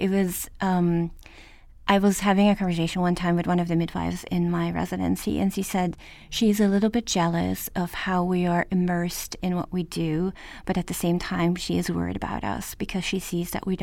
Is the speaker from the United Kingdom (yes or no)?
no; Norway; English is a second language; also born or lived in Germany; now in United States; I went to a Waldorf school in Norway and later also in Germany. And we learned English as a second language in Norway. So it's always been a second language.